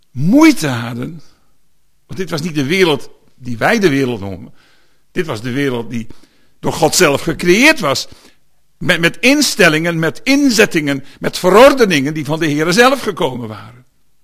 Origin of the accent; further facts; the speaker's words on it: Netherlands; Daar zitten we als Hollanders helemaal goed.